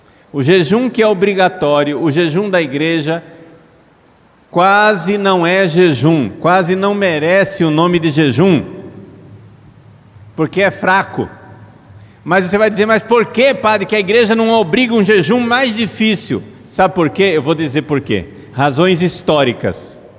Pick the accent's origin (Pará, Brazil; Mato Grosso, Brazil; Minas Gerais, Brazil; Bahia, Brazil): Mato Grosso, Brazil; Cuiabá; accent: cuiabano; Se alguém que não é de Cuiabá está achando estranho o português que eu estou falando, é o nosso dialeto local.